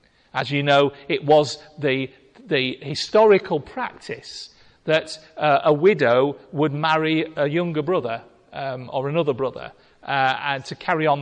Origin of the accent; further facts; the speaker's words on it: United Kingdom; Now, as British people, we ought to love this because it's our sort of hope.